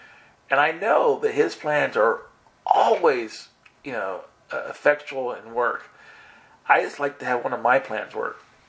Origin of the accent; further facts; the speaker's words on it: United States; Now, as an American, I'm like, what are you talking about?